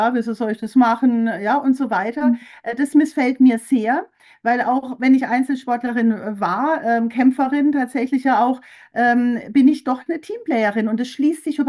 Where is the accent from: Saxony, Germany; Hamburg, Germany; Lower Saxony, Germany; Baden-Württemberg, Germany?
Baden-Württemberg, Germany; Karlsruhe; ich bin in Baden-Württemberg groß geworden